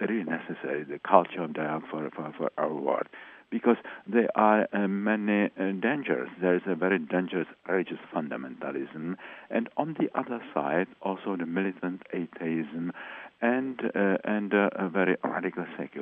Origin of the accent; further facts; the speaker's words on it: Czechia; English is a second language; I grew up in the Czech intellectual secular family.